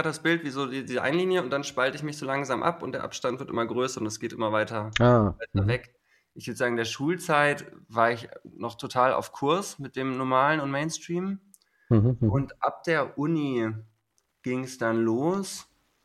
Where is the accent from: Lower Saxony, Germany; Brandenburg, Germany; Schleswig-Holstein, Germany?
Lower Saxony, Germany; Hannover; moved away as an adult; now in Berlin, Germany; ich komme aus Hannover ursprünglich, bin dann nach Berlin gezogen